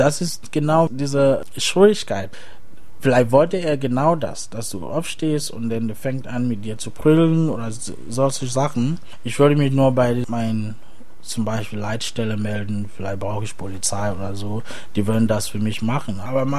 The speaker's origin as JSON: {"language": "German", "country": "Cameroon", "said": "Ich komme aus Afrika und bei uns ist wirklich anders. Man hat diese Möglichkeit nicht zu wissen, was er wirklich machen will. Also diese Orientierungsphase, es fehlt wirklich aus bei uns in Kamerun."}